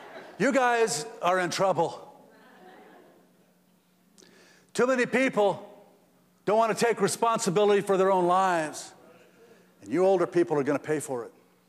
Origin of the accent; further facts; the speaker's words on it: Ireland; because I'm an Irish guy.